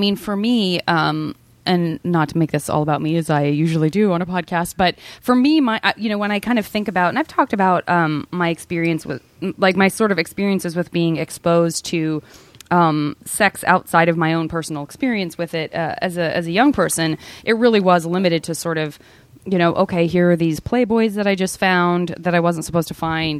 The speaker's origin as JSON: {"language": "English", "town": "Tucson", "region": "Arizona", "country": "United States", "said": "I'm from Tucson, you have this sort of seedy underbelly side of things"}